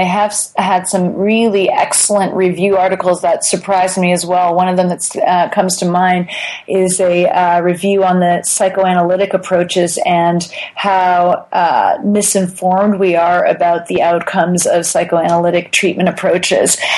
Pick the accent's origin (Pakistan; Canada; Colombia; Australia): Canada; also born or lived in Romania / United States; now in Netherlands; I'm Canadian, yes, but I was born in Romania, and I lived most of my life in Canada, but I spent about 6-7 years in the States as well. And now, indeed, for the last 3.5 years, I've been in the Netherlands.